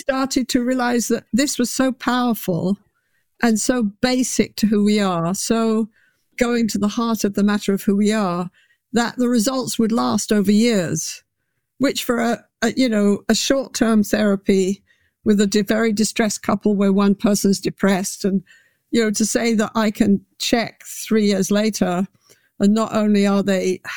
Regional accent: England, United Kingdom; Being a bit of a rebel myself and being English, I feel entitled to say that.

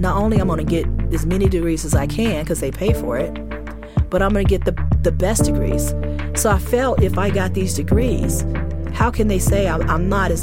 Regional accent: West Virginia, United States; moved away; Well, because I'm from West Virginia and I came here after I got out of the military, I wasn't familiar with the history.

